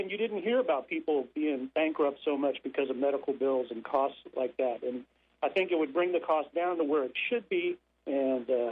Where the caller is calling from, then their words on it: Largo, Florida, United States; from Largo.